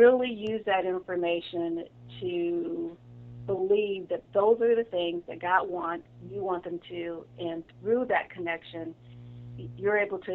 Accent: Akron, Ohio, United States; moved away as an adult; now in Charlotte, United States; I have lived here for almost 9 years now. I'm originally from the Ohio area, Akron, Ohio.

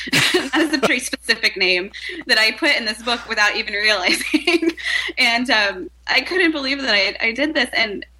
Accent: Lorain, Ohio, United States; I'm from Lorain, Ohio, pierogi land of the world.

